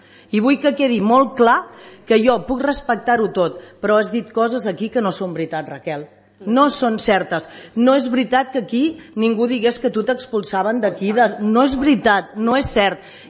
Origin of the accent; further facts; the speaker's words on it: Piera, Catalonia, Spain; Jo sóc de Quipera de tota la vida